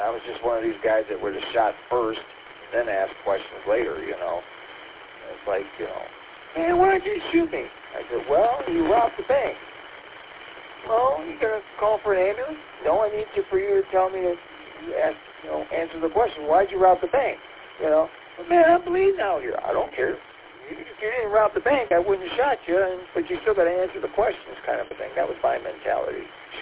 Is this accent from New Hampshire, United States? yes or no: no; St. Clair Shores, Michigan, United States; Yeah, I grew up in St. Clair Shores, and I've known a lot of law enforcement personnel that have come and gone.